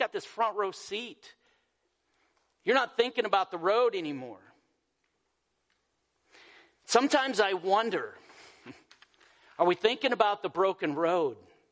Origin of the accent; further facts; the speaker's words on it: Colorado, United States; You know, where I grew up in Colorado, I had the best place to grow up.